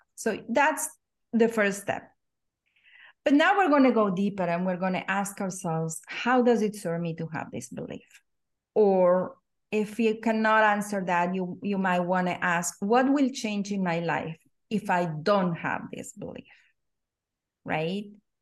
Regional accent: Argentina; growing up in Argentina

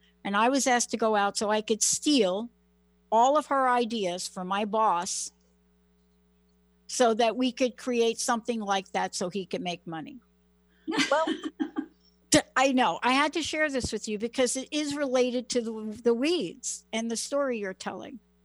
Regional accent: Bronx, New York, United States; I mean, look, I'm a girl from the Bronx.

